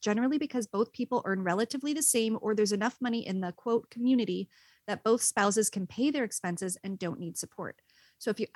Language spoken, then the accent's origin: English; Princeton, New Jersey, United States; much closer to my neck of the woods in Bucks County, Pennsylvania, which is just over the river from my hometown of Princeton, New Jersey.